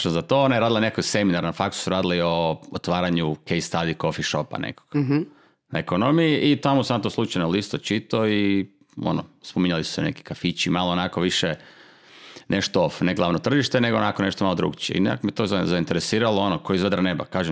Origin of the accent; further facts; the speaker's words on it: Zagreb, City of Zagreb, Croatia; rođen sam u Zagrebu, živim u Zagrebu, volim Zagreb